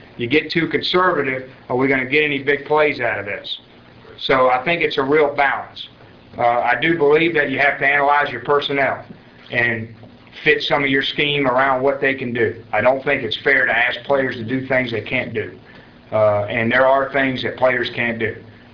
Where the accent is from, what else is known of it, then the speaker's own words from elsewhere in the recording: Athens, Texas, United States; And, I grew up in Athens, a small town.